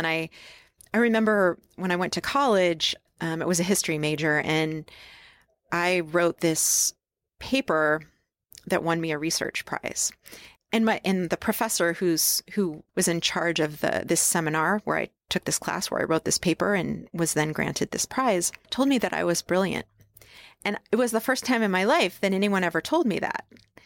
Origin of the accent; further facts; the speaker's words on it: New York, United States; born there; And I was born in upstate New York.